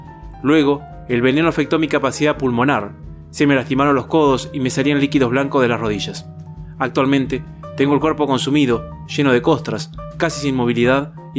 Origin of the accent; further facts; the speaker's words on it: Basavilbaso, Entre Ríos, Argentina